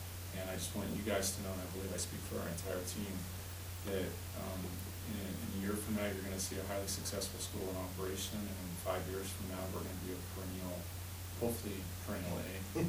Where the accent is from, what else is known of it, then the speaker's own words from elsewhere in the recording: Glendale, Arizona, United States; When I was younger, I was raised in Glendale and Sunny Slope, as I mentioned, but I spent extensive time in Sunny Slope as an adolescent.